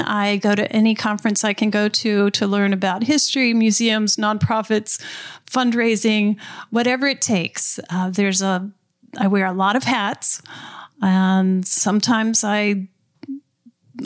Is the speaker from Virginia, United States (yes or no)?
yes; Harrisonburg, Virginia, United States; I grew up in Harrisonburg and I now live in Rockingham. My family's been here for several generations.